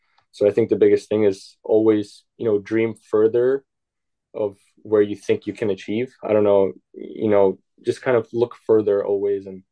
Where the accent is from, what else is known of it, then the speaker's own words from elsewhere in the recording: Russia; I had very, very tough coaches growing up in Russia.